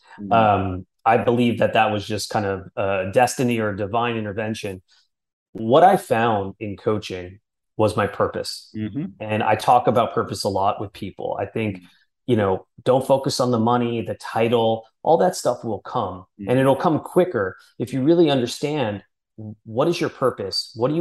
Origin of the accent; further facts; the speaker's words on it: New York City, New York, United States; and I grew up in New York City. So bumping into people is just kind of it's an everyday occurrence.